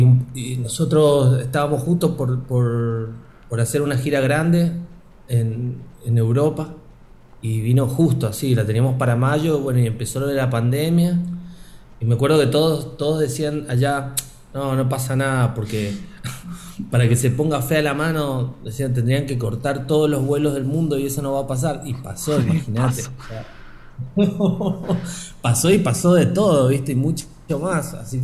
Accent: San Juan, Argentina; nosotros somos muy sanjuaninos los dos.

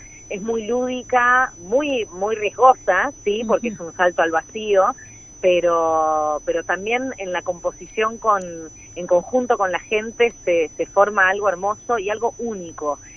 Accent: Buenos Aires, Argentina; nuestra misión como porteñas

